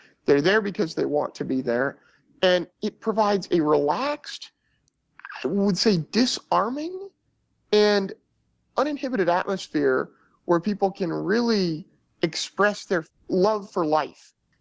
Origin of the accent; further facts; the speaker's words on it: Petaluma, California, United States; I was born and raised in Petaluma, California, which is in Sonoma County.